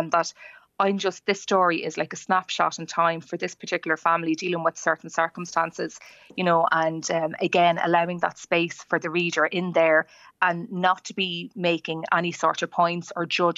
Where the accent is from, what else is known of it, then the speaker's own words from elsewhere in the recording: Dublin, Leinster, Ireland; I'm from Mulholder Town in Dublin 15.